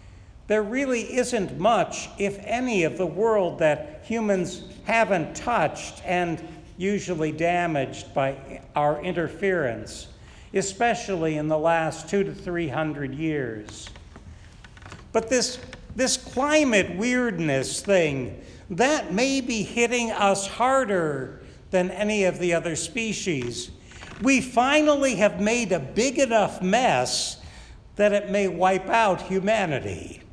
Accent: Chicago, Illinois, United States; When I was growing up in Chicagoland, we had some pretty bad snowstorms, cold periods, lots of thunderstorms, some hot summer days, and a few tornado warnings each year.

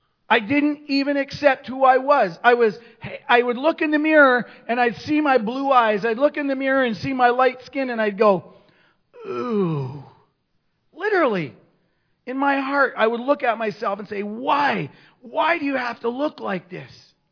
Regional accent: Akwesasne, New York, United States; I'm half Scottish and I hated my Scottish heritage because I grew up in a community of dark-skinned people in Akwesasne. Akwesasne is upstate New York. It's a Mohawk community

